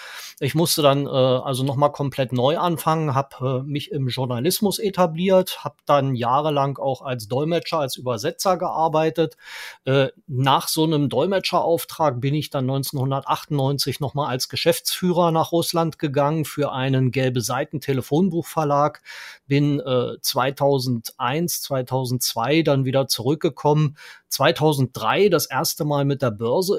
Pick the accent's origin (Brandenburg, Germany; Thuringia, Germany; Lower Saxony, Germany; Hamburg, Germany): Brandenburg, Germany; Brandenburg an der Havel; born there; ich bin Jahrgang 1964, gebürtiger Brandenburger aus der Stadt Brandenburg an der Havel, seinerzeit größter Stahlstandort in der DDR.